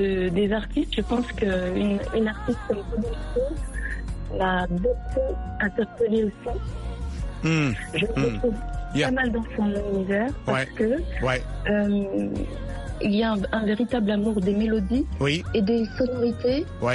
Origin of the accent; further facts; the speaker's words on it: Cameroon; moved away as an adult; now in France; Je suis née au Cameroun, j'y ai grandi, j'ai fait mon école primaire, secondaire, l'université, et je suis venue en France pour poursuivre mes études après mon baccalauréat. Je suis en France depuis 2003.